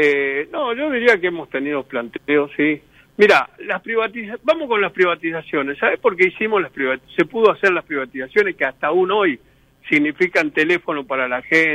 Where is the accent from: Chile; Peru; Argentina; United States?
Argentina; San Lorenzo, Santa Fe; born there; yo vengo de una zona, yo nací cerca en San Lorenzo, en Santa Fe.